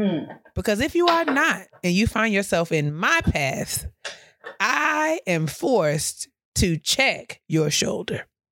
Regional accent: New York, United States; as a New Yorker, I feel like I walk with a sense of purpose and intention.

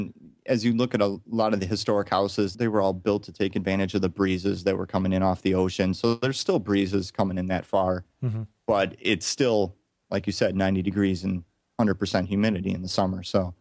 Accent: Chicago, Illinois, United States; I'm from Chicago, but I was born in the wrong place. I should have been born in the South because I love all that food down there.

